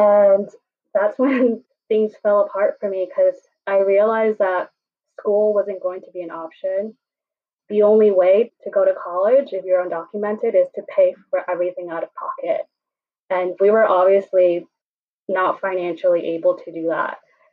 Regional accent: New York City, New York, United States; since I grew up here in New York City, like free lunch is free lunch for everyone

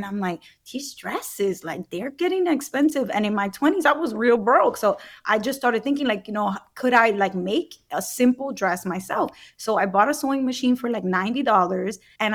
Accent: Brooklyn, New York, United States; like in my community growing up in Brooklyn

